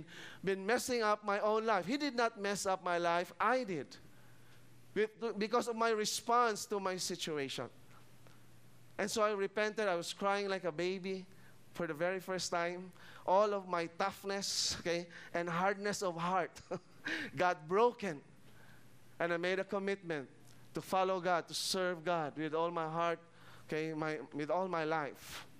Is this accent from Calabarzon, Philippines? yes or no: no; Cebu, Central Visayas, Philippines; I grew up in Cebu. I was born and raised in Cebu.